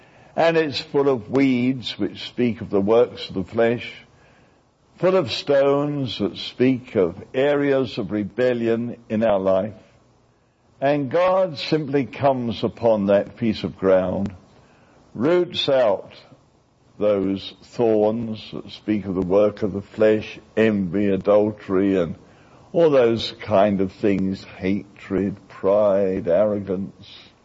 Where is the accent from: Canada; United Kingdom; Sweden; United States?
United Kingdom; England; You know, I come from England